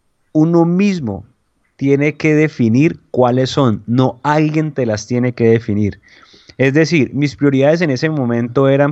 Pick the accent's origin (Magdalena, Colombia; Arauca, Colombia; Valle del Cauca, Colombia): Valle del Cauca, Colombia; Palmira; now in Cali, Colombia; Yo soy de Cali. Bueno, yo vivo en Cali realmente, soy de Palmira.